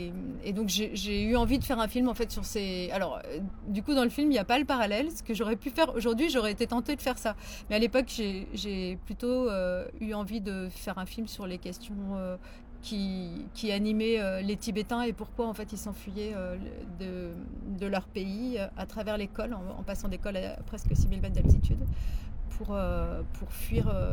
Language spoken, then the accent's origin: French; Grenoble, Auvergne-Rhône-Alpes, France; je suis montagnarde, je suis grenobloise à la base.